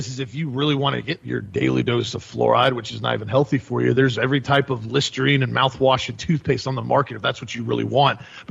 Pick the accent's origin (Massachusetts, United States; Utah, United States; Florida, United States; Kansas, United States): Florida, United States; We're from Florida.